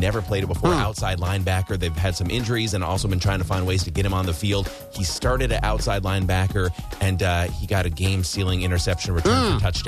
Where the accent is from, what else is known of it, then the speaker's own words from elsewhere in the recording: Rice Lake, Wisconsin, United States; So again, I'm from Rice Lake.